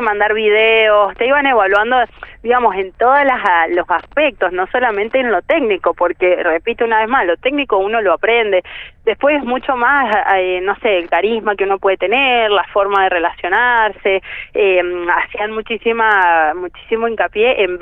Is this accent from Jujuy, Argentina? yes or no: no; San Martín, Mendoza, Argentina; el ser de San Martín, es un pueblito a 60 kilómetros acá de la bodega que la verdad vivís un poco rodeado de todo eso.